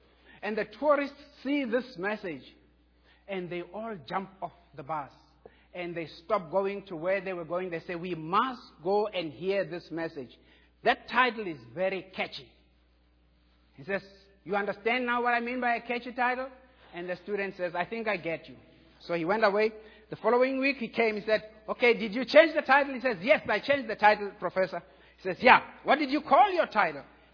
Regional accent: South Africa; born there; Even though I was born in South Africa, I was asked to greet you like that.

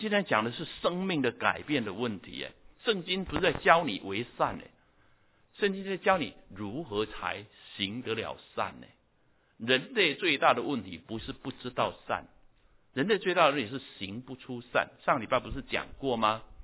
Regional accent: China; 我们中国人最晓得，很多大官啊

